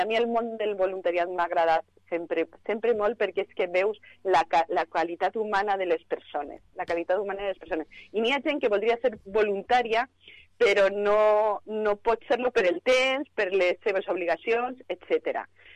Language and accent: Catalan; Vila-real, Valencian Community, Spain; Jo soc ambaixadora del meu poble, allà on vaig sempre ho dic, que Vila-real és lo millor del món.